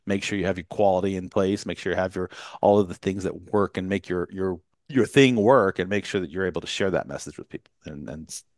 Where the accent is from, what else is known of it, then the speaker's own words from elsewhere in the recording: Charlotte, North Carolina, United States; He's a real estate developer here in my hometown of Charlotte.